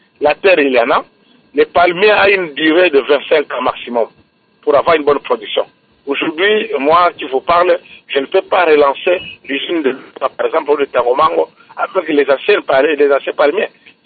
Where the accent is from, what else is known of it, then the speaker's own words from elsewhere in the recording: Bandundu, DR Congo; Surtout nous, dans les Bandundu, moi, je suis originaire des Bandundu.